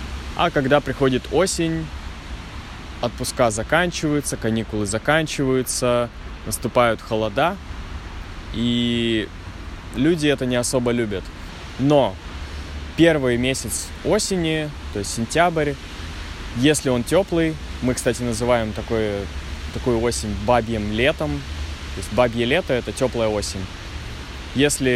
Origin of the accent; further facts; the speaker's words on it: Novosibirsk, Novosibirsk Oblast, Russia; now in Saint Petersburg, Russia; я вообще из Новосибирска, у нас уже в октябре-ноябре выпадает снег иногда, поэтому осень у нас довольно короткая